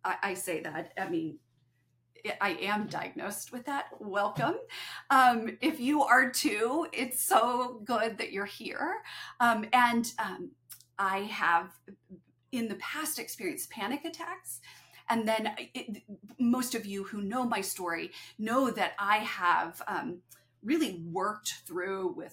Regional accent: Kansas, United States; I'm from Kansas, so forgive me.

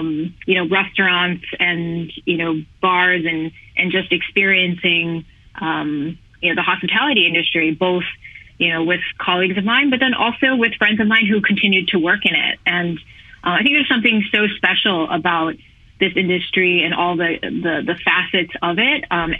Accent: New York, United States; Born and raised in New York, worked in retail and food service and restaurants and hotels through most of my high school years into my early college years

